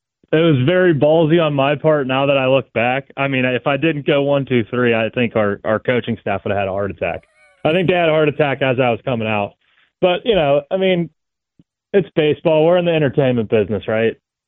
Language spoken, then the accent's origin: English; Pittsburgh, Pennsylvania, United States; I grew up in the city, but I don't, my accent isn't quite Yinzer.